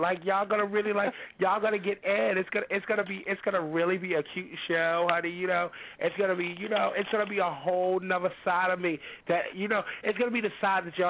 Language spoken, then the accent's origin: English; New York, United States; I'm a New Yorker. My family and everything is here, and this is where my mother's